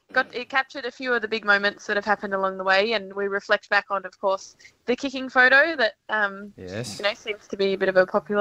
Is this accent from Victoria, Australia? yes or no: no; Brisbane, Queensland, Australia; I'm from Brisbane. I grew up in a small town, I suppose you could say, in Brisbane.